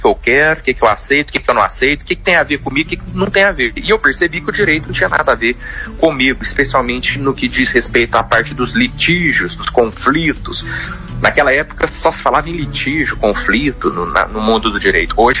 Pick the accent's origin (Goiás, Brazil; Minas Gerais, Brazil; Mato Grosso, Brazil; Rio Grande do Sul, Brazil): Minas Gerais, Brazil; Eu falei, ó, como bom mineiro, né?